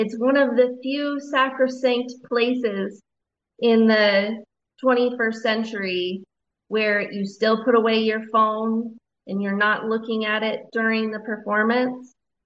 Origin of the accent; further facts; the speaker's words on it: Arizona, United States; Growing up in Arizona, Justice O'Connor was a little bit of a personal hero.